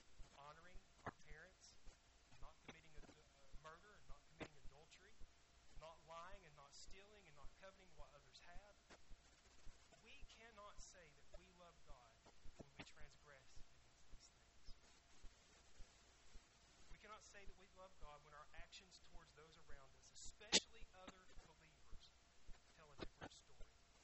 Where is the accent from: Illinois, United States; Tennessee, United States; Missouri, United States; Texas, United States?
Tennessee, United States; I grew up in Tennessee. I've watched Tennessee football since as far back as I can.